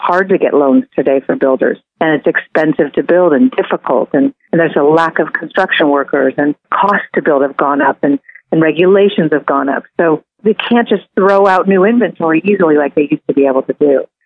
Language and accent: English; San Francisco, California, United States; I'm born and raised in San Francisco